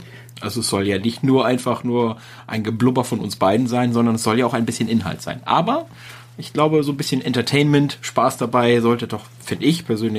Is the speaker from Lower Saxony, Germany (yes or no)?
yes; Varel, Lower Saxony, Germany; aus dem hohen Norden, aus der Stadt Fahre, liegt ungefähr so zwischen Wilhelmshaven und Oldenburg.